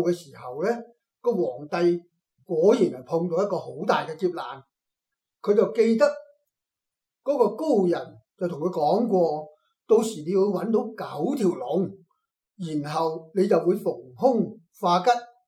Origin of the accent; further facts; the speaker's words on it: Hong Kong; 老实讲啊，如果我哋香港人个个都企出嚟全民抗暴嘅话